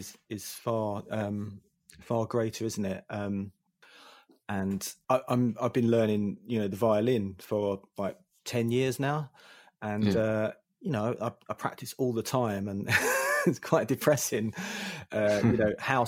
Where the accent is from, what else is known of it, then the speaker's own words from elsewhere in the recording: England, United Kingdom; So anyway, what I'm saying is, being English, we had extra cachet.